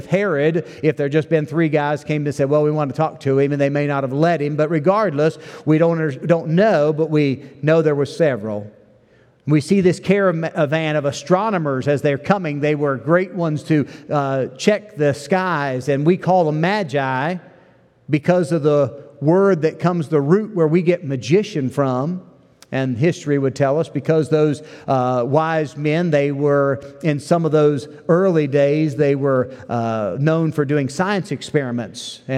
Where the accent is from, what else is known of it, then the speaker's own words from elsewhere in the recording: West Virginia, United States; I mean, I'm from West Virginia.